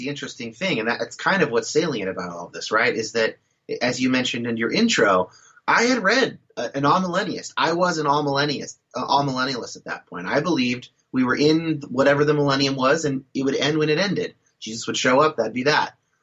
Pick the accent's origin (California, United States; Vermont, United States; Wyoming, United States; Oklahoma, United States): California, United States; my own sort of like California evangelicalism light experience that I was raised with in Northern California.